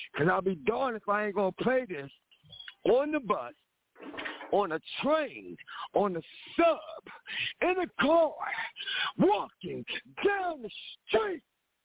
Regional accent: Philadelphia, Pennsylvania, United States; I'm from Philly.

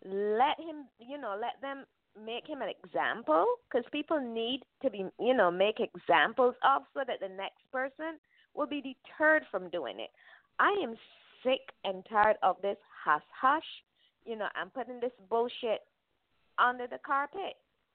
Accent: Barbados; moved away as an adult; now in United States; And I've been in the U.S. over 41 years. However, what I noticed growing up in Barbados

